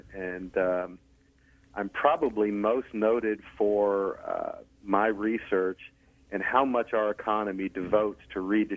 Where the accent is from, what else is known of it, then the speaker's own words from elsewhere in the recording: Baltimore, Maryland, United States; I grew up in Baltimore, Maryland, and not from a very wealthy background.